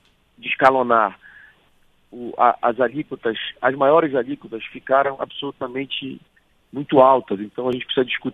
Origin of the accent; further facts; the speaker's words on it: Pará, Brazil; sou do estado do Pará